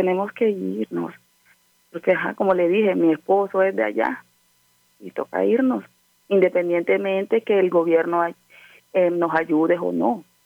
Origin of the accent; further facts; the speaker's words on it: Manatí, Atlántico, Colombia; Yo sí soy de acá, de Manatí Atlántico.